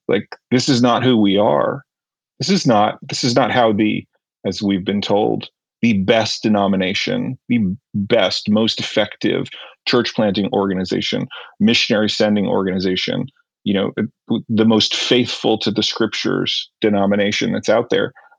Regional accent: New Jersey, United States; I grew up in New Jersey, like near New York City, very, you know, Sesame Street, my upbringing

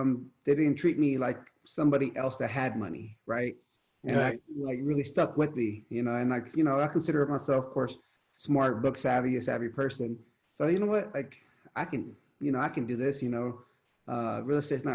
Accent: Houston, Texas, United States; also born or lived in Seattle; now in Denver, United States; I'm from Houston, but I've been now in Denver for about five years now. I lived in Seattle for a couple of years too

